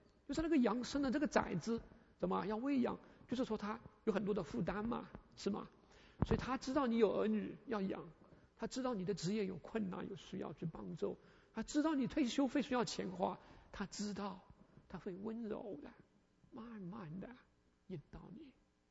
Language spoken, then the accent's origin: Chinese; China; 我们中国人啊，有句话叫我们敬鬼神而远之，是不是？